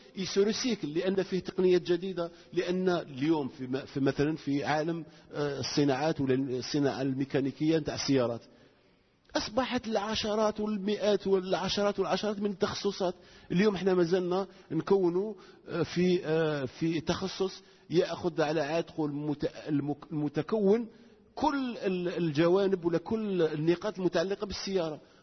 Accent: Algeria; احنا عندنا مشكل كجزائريين في ثقافتنا لقضية التأهيل وقضية التكوين

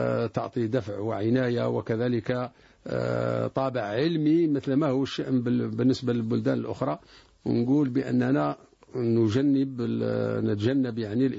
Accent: Algeria; لأن وضعنا احنا كجزائريين عندنا وضع خاص

